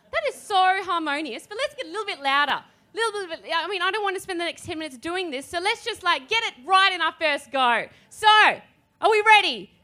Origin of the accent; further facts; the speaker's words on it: Western Australia, Australia; born there; as a settler on Noongar land from WA, I was born on Noongar land in WA